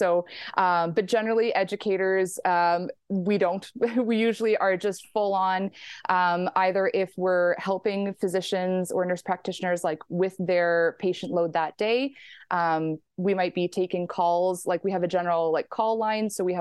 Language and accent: English; Dauphin, Manitoba, Canada; now in Winnipeg, Canada; I am originally from Dauphin. I am now living in Winnipeg right now with my husband and our little daughter.